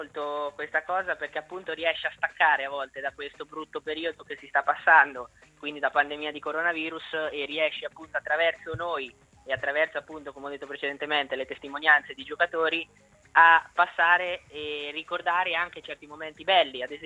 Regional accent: Ancona, Marche, Italy; siamo di Ancona

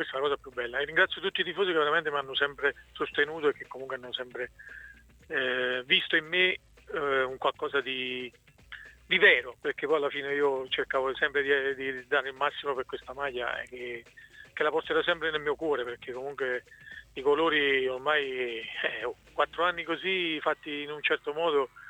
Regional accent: Nocera Inferiore, Campania, Italy; io sono nocerino, ma lo sanno i tifosi dell'Ancona che sono di Nocera Inferiore.

